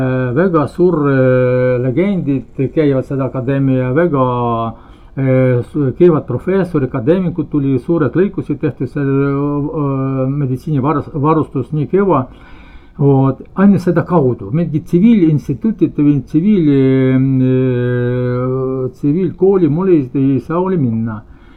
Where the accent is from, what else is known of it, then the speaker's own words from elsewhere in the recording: Shepetivka, Khmelnytskyi Oblast, Ukraine; Estonian is a second language; now in Estonia; Ja Ukrainast pärit olen, see on Kiivi, Lvovi vahel, üks on Hmelnitski oblast. Hmelnitski oblast ja Šepetovka-Linn.